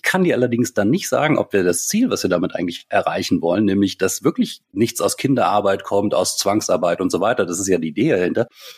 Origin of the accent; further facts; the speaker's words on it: Wolfsburg, Lower Saxony, Germany; ich komme ja aus Wolfsburg